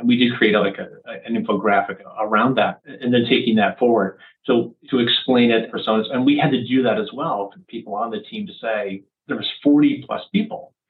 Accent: Ontario, Canada; moved away as an adult; now in Framingham, United States; I'm originally from Canada, about 5.5 years into my CA career. I transferred to Massachusetts from outside of Toronto in Canada

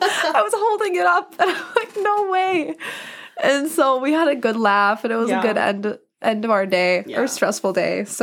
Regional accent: Minnesota, United States; We're from Minnesota.

